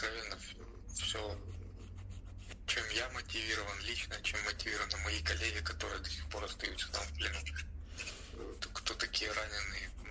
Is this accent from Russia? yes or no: no; Donetsk Oblast, Ukraine; я вообще армянин по национальности, я русскоязычный, и я еще и родом Славянской области